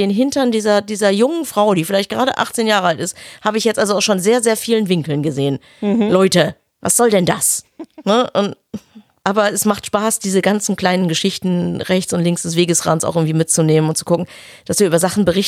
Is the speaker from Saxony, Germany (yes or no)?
no; Düsseldorf, North Rhine-Westphalia, Germany; now in Kiel, Germany; Ich komme ja eigentlich aus Düsseldorf